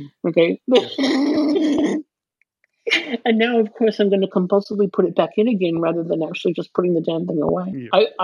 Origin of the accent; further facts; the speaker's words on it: United States; moved away; When I go back to the cute little small town that I grew up in the US, I could say it.